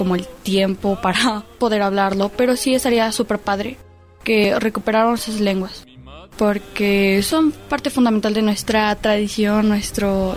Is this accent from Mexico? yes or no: yes; Panotla, Tlaxcala, Mexico; Sí, yo vengo de Panotla, de la cabecera.